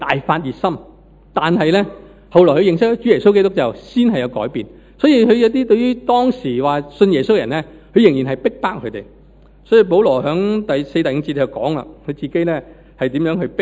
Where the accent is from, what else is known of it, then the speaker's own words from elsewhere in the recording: Hong Kong; born there; 我是在香港出世的，我自小在哪里长大，基督化的家庭，我爸爸妈妈信耶稣